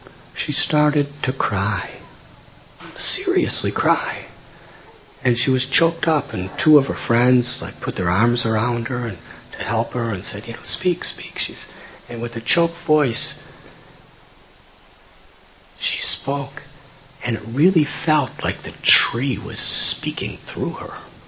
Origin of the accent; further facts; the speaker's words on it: Chicago, Illinois, United States; I'm from Chicago.